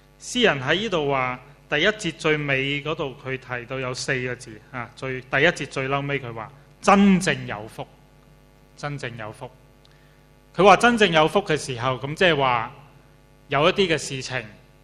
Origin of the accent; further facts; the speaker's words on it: China; 我們中國人，我們過年的時候，我們都是會不斷呢是互相來到去祝福啦